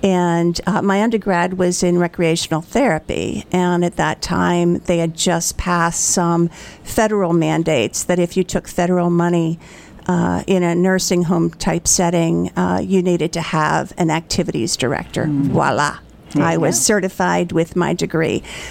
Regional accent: Pennsylvania, United States; now in Chapel Hill, United States; I've been in this area for 33 years now, 32, somewhere around there. And I came from Pennsylvania.

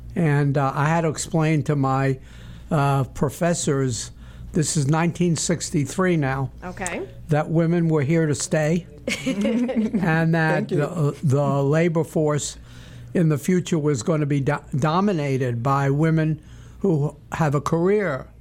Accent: New York, United States; I grew up in New York, as you can hear, and went to school, including the City College of New York, for undergraduate.

